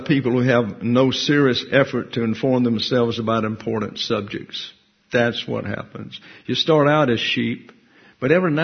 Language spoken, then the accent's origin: English; Alabama, United States; moved away; I'm from Lower Alabama, and I had to work on that. When I first came here, people could not understand what I was saying.